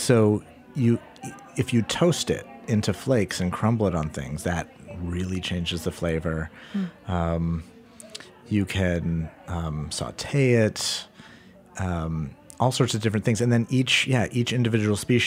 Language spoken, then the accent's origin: English; Portland, Maine, United States; And they knew I was from Portland, and every summer, you know, somebody would be going on vacation up to Portland